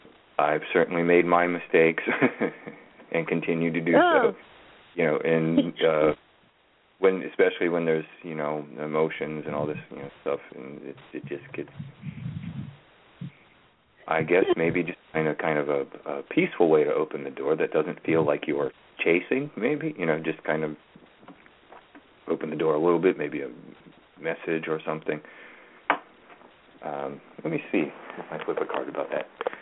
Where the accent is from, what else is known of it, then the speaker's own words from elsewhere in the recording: Baltimore, Maryland, United States; I'm from Baltimore, and they say that in Baltimore.